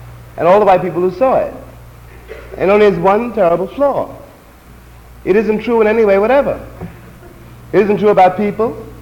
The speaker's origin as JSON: {"language": "English", "country": "United States", "tie": "born there", "said": "And then, of course, since I was born in America, I had to watch those people very carefully"}